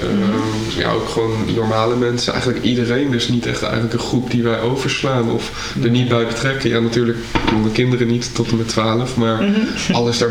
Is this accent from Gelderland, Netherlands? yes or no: yes; Arnhem, Gelderland, Netherlands; ik ben 23 jaar. Ik kom uit Arnhem.